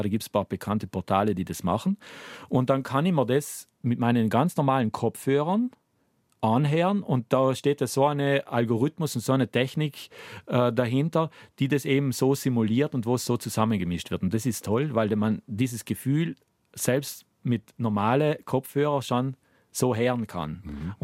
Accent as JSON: {"language": "German", "town": "Klobenstein", "region": "Trentino-Alto Adige", "country": "Italy", "said": "Von Klobenstein am Ritten, gleich in der Nähe von Bozen, so Hochplateau, 20 Minuten mit dem Auto, wunderbare Aussicht zum Schlern und die ganze Bergwelt. Also ein schönes Platzl."}